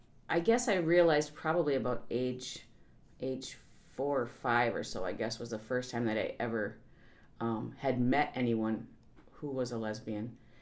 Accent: Madison, Wisconsin, United States; I actually born and raised in Madison. Moved around throughout the city over the years, but never left the area.

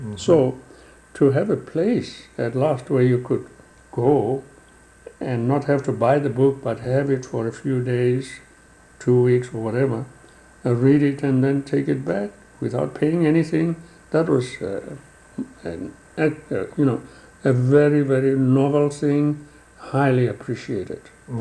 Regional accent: Edenville, South Africa; It was like that where I grew up in Edenville.

